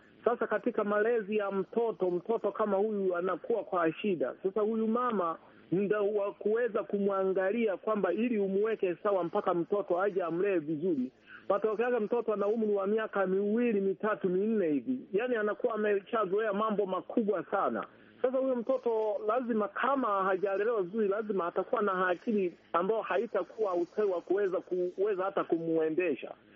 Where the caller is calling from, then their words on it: Kashishi, Shinyanga, Tanzania; natoka hapa Kashishi, wilaya Kahama, mkoani Shinyanga, nchini Tanzania.